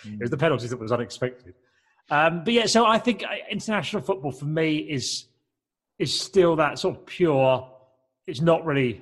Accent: South East England, United Kingdom; for me, I grew up in Kent in the 1980s

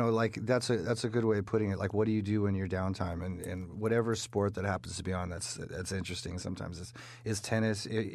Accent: England, United Kingdom; born there; I was born in England

